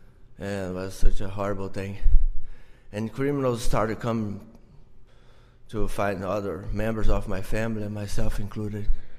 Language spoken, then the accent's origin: English; Brazil; moved away as an adult; Well, I came from Brazil about several years ago after a big tragedy took place in my family.